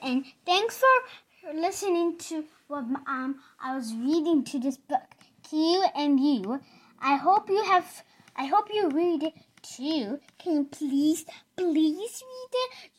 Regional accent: Hudson, United States; I'm 6 years old, and I'm from Hudson.

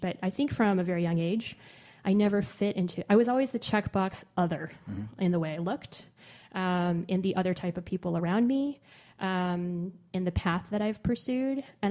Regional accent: Lodi, California, United States; even from like a childhood experience of growing up in Lodi, California, a grape town, to sort of end up now, decades later, being a vintner.

